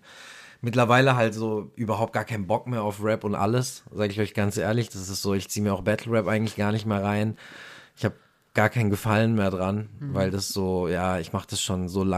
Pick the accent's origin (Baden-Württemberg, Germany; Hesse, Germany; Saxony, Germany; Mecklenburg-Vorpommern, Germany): Baden-Württemberg, Germany; Karlsruhe; Also ich bin in relativ guten Umständen aufgewachsen in Karlsruhe, habe die Schule besucht, habe meine Ausbildung in Karlsruhe gemacht